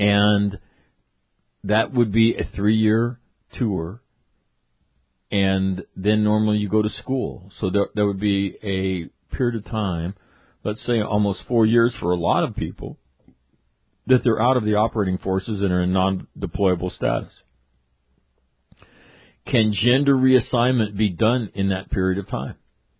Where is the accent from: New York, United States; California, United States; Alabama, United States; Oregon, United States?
California, United States; Sacramento; We're both from Sacramento, right? We're Northern California guys.